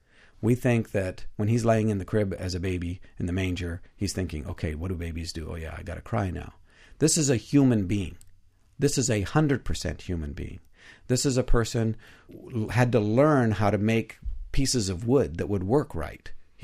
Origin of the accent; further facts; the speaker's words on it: Canada; I'm a Canadian, not a Republican.